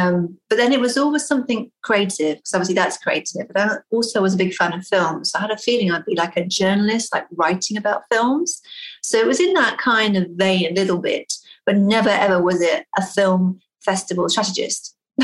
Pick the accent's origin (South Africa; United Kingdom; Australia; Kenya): United Kingdom; West Midlands; moved away as an adult; also born or lived in Wales / London; now in Texas, United States; UK. So I was born and raised in an area called Worcestershire that's near a place called Birmingham.